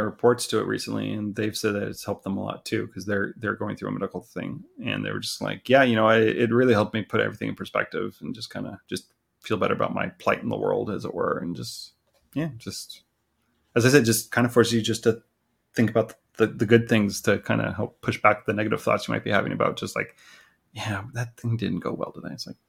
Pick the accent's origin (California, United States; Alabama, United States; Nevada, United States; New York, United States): California, United States; You can tell I grew up in Southern California.